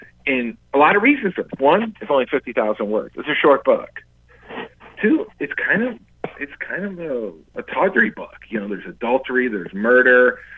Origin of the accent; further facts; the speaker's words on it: Richmond, Virginia, United States; I'm from Virginia originally, so we had this in Richmond.